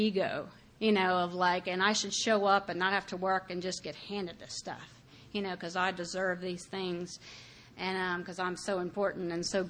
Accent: Crowley, United States; I'm from Crowley. I don't know if y'all know that place

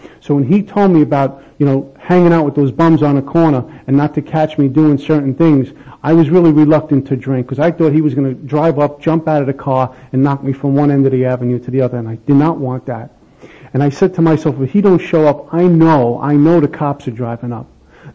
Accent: Brooklyn, New York, United States; My first drink came when I was about 14 years old. I grew up in Bensonhurst, Brooklyn.

